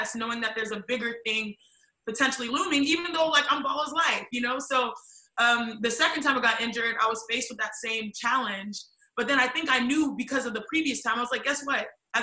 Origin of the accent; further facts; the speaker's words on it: United States; I'm Nigerian American, I'm a female, and I'm an athlete, and I'm a nerd.